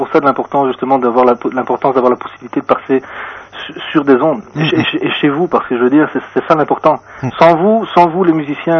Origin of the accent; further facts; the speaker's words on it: Belgium; born there; je suis né en Belgique, hein. Je suis d'origine andalouse, mais je suis né en Belgique.